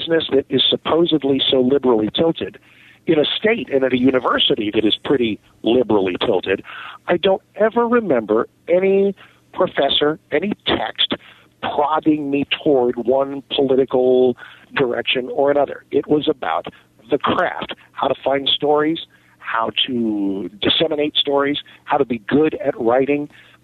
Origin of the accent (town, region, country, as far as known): Maryland, United States; born or raised there